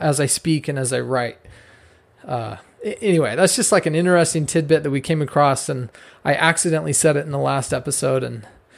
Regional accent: Scotland, United Kingdom; like I'm Scottish. And so when I heard that, I was like, oh, it's part of my heritage.

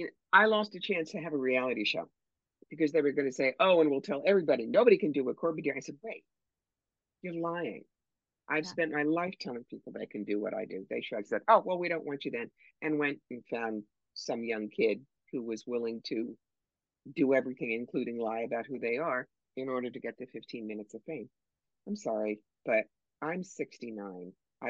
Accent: New York, United States; I'm sorry. I'm from New York. I want to vomit.

